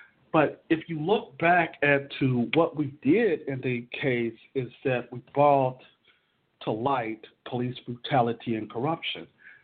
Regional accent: Oklahoma, United States; went on also to work in Oklahoma, my hometown, where Julius Jones is on death row

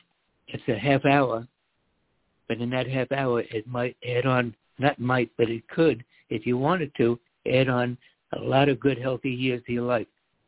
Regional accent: United States; yeah, I was born in America and I grew up in America.

